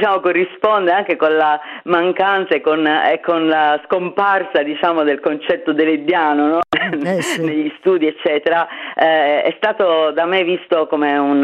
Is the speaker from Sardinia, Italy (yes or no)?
yes; Sardinia, Italy; non sono nativa di questi luoghi, sono sarda ma non sono di Bonorva, non sono del Meilugu